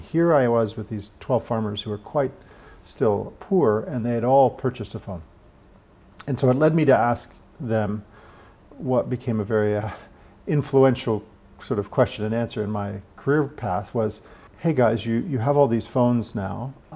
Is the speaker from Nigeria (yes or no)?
no; Canada; I grew up in Canada